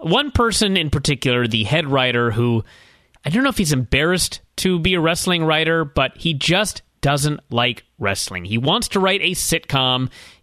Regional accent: Seattle, Washington, United States; This past Monday night was in Seattle, Washington, my hometown.

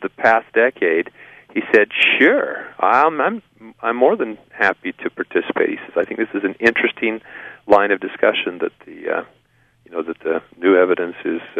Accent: Pacific Northwest, United States; I was exposed to this subject as a youngster growing up in the Pacific Northwest

